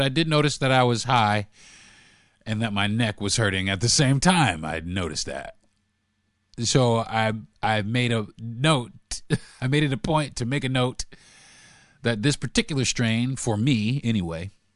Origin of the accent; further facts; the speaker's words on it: New York, United States; I'm from New York, so that's the reason why, you know, I lean a little more New York style hip hop.